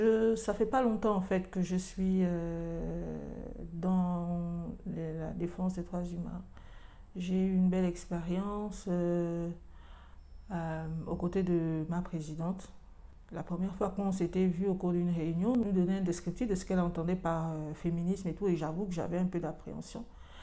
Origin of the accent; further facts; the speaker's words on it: Gabon; J'ai 49 ans, je suis gabonaise